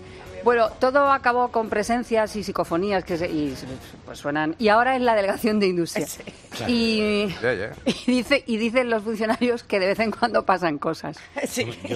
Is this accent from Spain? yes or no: yes; Albacete, Castilla-La Mancha, Spain; No, yo soy de Albacete.